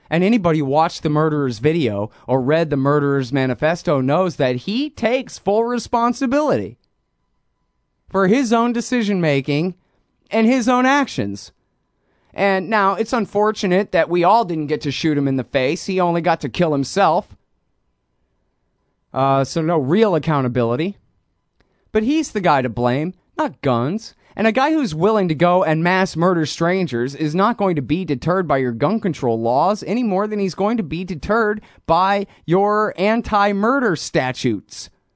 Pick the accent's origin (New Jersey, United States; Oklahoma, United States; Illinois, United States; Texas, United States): Texas, United States; Austin; and I'm from Austin, and it's a pretty liberal town, but it's in the middle of Texas.